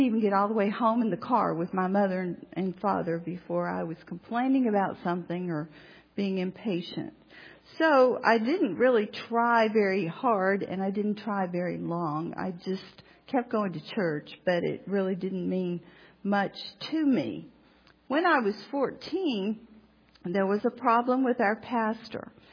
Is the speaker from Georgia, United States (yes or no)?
yes; Atlanta, Georgia, United States; born there; I was born in Atlanta, and I am an only child.